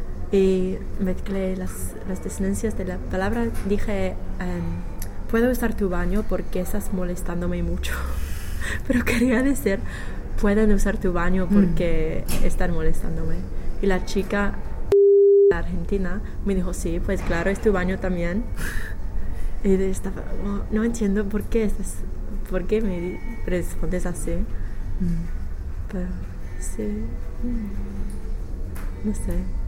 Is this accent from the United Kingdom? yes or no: yes; United Kingdom; Spanish is a second language; Y también en mi piso a veces la chica italiana hace unas cosas para mí como británica son muy extraños